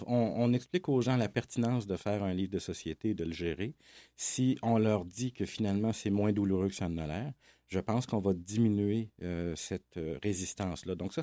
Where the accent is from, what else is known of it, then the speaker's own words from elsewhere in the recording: Quebec, Canada; now in Quebec City, Canada; En fait, je suis de la Beauce, pour être plus précis.